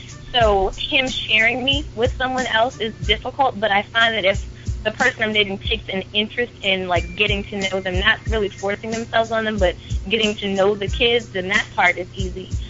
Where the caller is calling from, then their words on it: District Heights, Maryland, United States; I'm calling from District Heights.